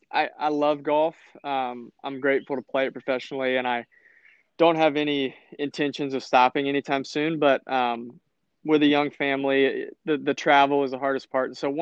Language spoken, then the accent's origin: English; Florida, United States; but now being a Florida, you know, growing up in Florida, I may have to be a Bucks fan because I like Brady.